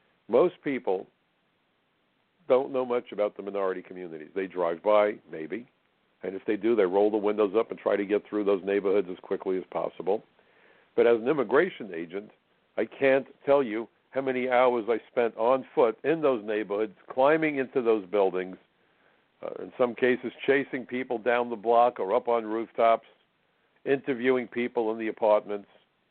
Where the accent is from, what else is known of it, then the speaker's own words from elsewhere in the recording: Brooklyn, New York, United States; So I remember as a kid growing up in Brooklyn at the age of 14, I got a job working in a kosher delicatessen. Where else would you expect a Jewish kid from Brooklyn to work?